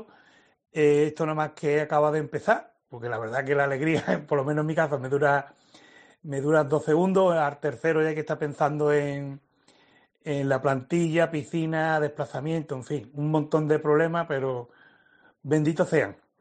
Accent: Chiclana de la Frontera, Andalusia, Spain; Y de enhorabuena a la provincia y mi pueblo Chiclana

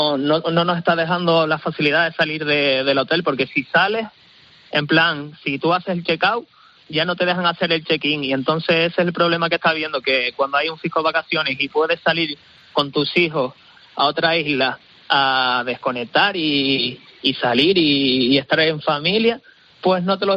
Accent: El Paso, Canary Islands, Spain; yo soy ciudadano del Paso

